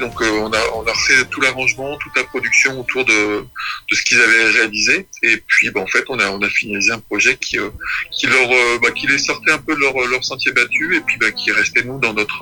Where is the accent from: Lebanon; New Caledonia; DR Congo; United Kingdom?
New Caledonia; Je venais de Nouvelle-Calédonie.